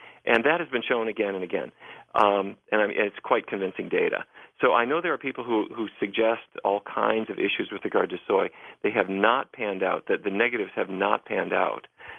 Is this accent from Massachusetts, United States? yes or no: no; Fargo, North Dakota, United States; I grew up in Fargo, North Dakota, and my grandfather was a cattle rancher.